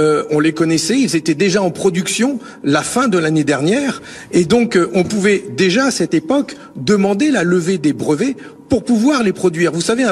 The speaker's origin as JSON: {"language": "French", "region": "Hauts-de-France", "country": "France", "said": "chez nous, dans le Pas-de-Calais"}